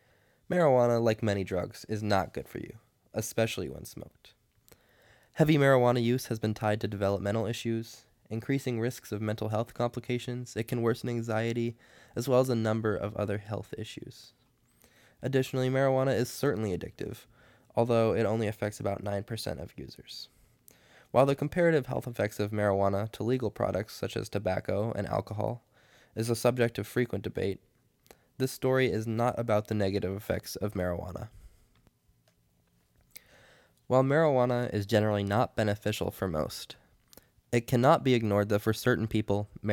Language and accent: English; Washington, United States; I'm from Washington State, where in 2014, voters approved marijuana for recreational use